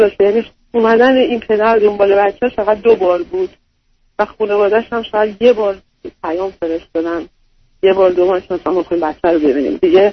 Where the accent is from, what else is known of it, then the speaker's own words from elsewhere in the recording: Iran; moved away as an adult; از ایران اومدم بیرون. البته قانونی اومدم بیرون.